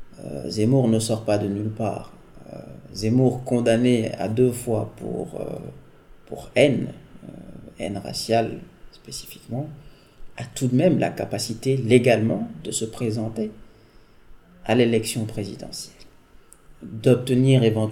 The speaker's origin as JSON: {"language": "French", "country": "Guinea", "said": "moi je suis Africain de Guinée-Conakry"}